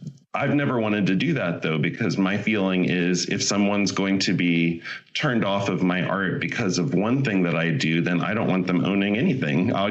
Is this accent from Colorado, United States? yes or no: no; Ohio, United States; I grew up in Ohio, which is in the Midwest here in the United States. So it's a pretty conservative area.